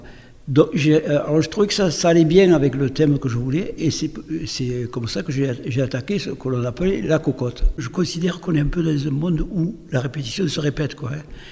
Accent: Béziers, Occitanie, France; born there; je suis quand même d'origine espagnole, même si je suis né à Béziers

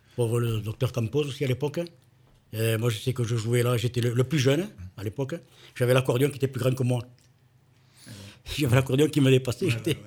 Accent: Cagnac-les-Mines, Occitanie, France; born there; moi, je suis né en France. Moi, voilà. Je suis né à Cagnac-les-Mines, moi.

